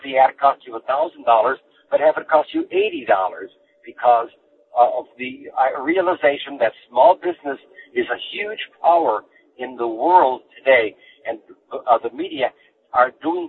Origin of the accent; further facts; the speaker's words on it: California, United States; I come from Marin County, north of San Francisco, where it costs $12.